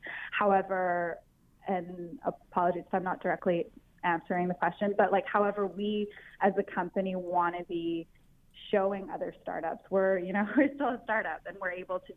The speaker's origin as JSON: {"language": "English", "country": "Tanzania", "tie": "born or raised there", "also_born_or_lived": "Scotland / Ukraine / Australia", "accent": "American", "moved": "yes", "lives_now": "United States", "said": "So I was born in Scotland. We moved to Ukraine. I spent most of my life in Tanzania, East Africa, and then finished high school in Australia before I came to the States for my undergrad. Although I completely sound American now."}